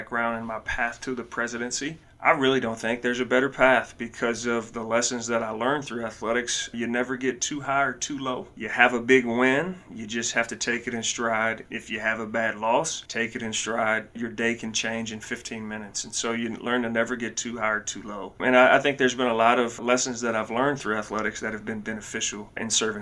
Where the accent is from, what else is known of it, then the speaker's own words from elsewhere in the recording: North Carolina, United States; I grew up in Eastern North Carolina. Northeastern is what I like to say, Warren County. My wife and I both are from there.